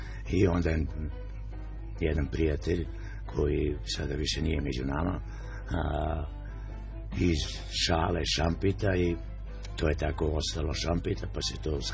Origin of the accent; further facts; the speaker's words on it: Belgrade, Serbia; Pa na Fontani, tu sam od 57. godine.